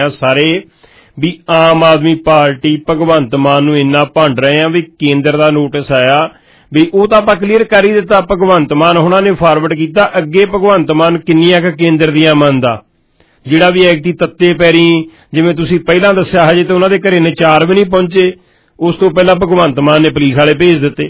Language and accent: Punjabi; Punjab, India; ਮੈਂ ਪੰਜਾਬ ਤੋਂ ਹੀ ਆਇਆ